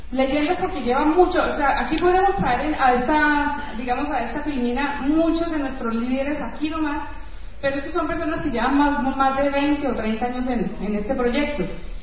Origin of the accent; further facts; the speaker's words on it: Cali, Valle del Cauca, Colombia; now in Bogotá, Colombia; Yo creo, yo hace muchos años que me fui de Cali